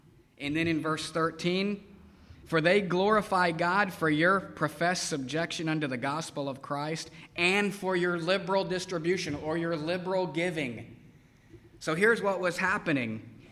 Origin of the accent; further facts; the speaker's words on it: United States; Now, I'm an American, and I'll be perfectly ready to admit I have no idea what real poverty is.